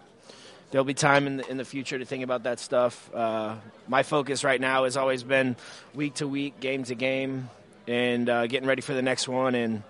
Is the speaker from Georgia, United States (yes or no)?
no; Texas, United States; clearly you're 11 years old growing up in Texas